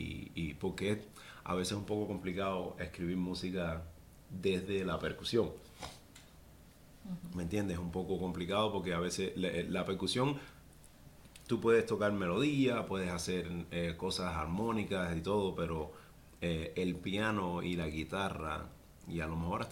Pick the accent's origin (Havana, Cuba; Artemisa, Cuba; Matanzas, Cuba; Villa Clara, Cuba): Villa Clara, Cuba; Santa Clara; Yo soy de Santa Clara, que es una ciudad muy pequeña en el medio de la isla de Cuba. Muy cultural, mucha música, uh-huh, teatro, danza, muy fuerte en la cultura cubana.